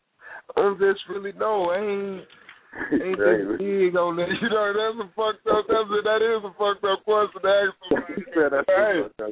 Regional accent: Chicago, Illinois, United States; born there; also born or lived in California; now in Mississippi, United States; I'm from all over. I stayed out there in Cali. I was born in Chicago. I'm in Mississippi right now, so you know.

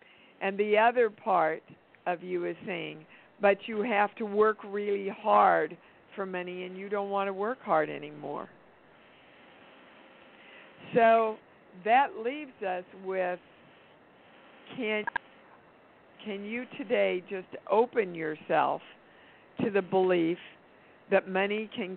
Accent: Kansas, United States; So I'm from Kansas, Laura. And I know some of the messages we good Midwestern people get about making a lot of money.

